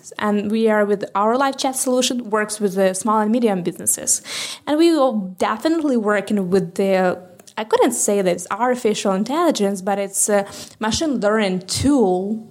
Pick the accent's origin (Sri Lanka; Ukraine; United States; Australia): Ukraine; I'm from Ukraine, yeah.